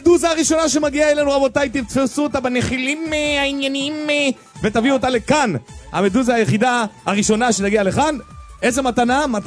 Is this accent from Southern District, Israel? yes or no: no; Rishon LeZion, Central District, Israel; born there; זוהי עיר הולדתי אני נולדתי ברמת אליהו בראשון לציון